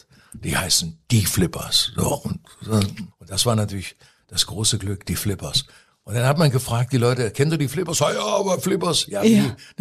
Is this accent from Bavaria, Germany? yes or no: no; Pforzheim, Baden-Württemberg, Germany; da war ich 14 und da gab es bei uns in Pforzheim, wir waren da in Pforzheim, einen Jugendfilmclub.